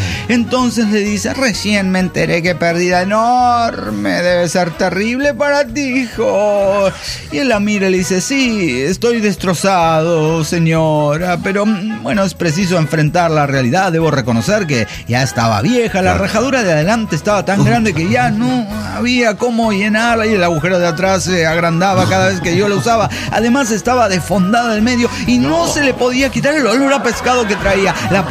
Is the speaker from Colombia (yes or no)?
no; Saltillo, Coahuila, Mexico; de Saltillo Goela.